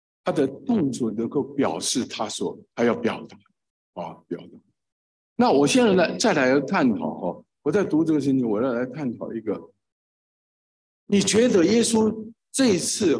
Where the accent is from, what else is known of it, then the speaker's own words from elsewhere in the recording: Taiwan; 当他们撤这个跟着国民政府撤退到台湾的时候，我们都住在眷村，住在眷村是讲那个外省话，我们眷村是四川人居多，所以每个人都会讲四川话，但是我不会讲台语。